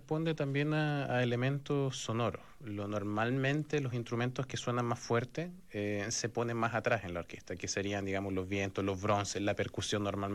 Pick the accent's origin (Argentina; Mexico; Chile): Chile; San Vicente de Tagua Tagua; born there; dirigía la orquesta de niños en San Vicente de Tahuatahua, que es de donde yo nací.